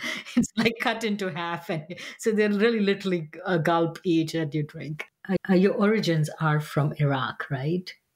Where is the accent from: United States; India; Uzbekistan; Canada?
India; Growing up in India, the only way I had thought about tea is the black and green and the white teas